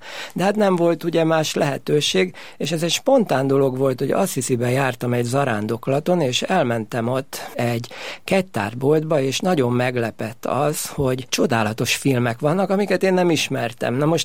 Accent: Újpest, Budapest, Hungary; én Újpesten nőttem fel, és nagyon szép gyerekkorom volt, szüleim nagy szeretetébe burkolva. Gimnáziumba, általános iskolába is Újpestre jártam, a Violába, majd a könyves gimibe, és utána az Alegerszegre

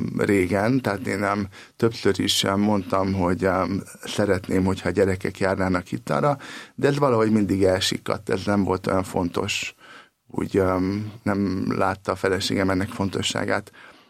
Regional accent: Transylvania, Romania; Kommunista környezetben nőttem fel, Erdélyben, Romániában.

